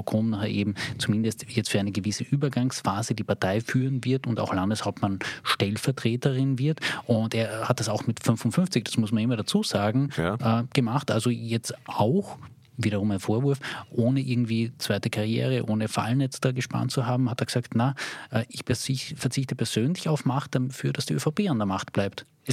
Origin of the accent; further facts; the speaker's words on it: Austria; Also da merkt man als Österreicher überhaupt, wie reich diese Sprache ist, die bei uns jetzt sehr weich ist